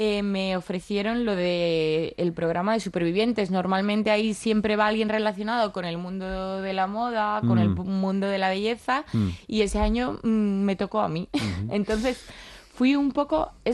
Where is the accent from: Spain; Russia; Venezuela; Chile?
Spain; Andalusia; moved away as an adult; now in Madrid, Spain; había salido de mi pueblo, de Sevilla, no tenía... De hecho, me había independizado ese año mismo que me mudé a Madrid